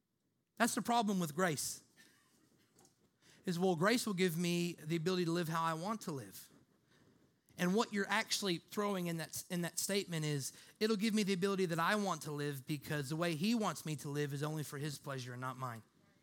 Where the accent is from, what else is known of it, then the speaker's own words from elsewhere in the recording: Canada; like, I'm Canadian, so I just want to start, you know, cussing those people out.